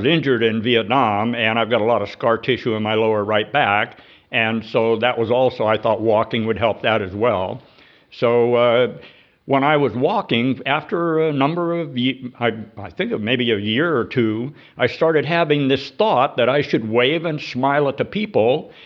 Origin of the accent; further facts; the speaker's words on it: Cupertino, California, United States; moved away as an adult; now in Brookings, United States; And my wife and I came from Cupertino about 30 years ago, and we moved to Brookings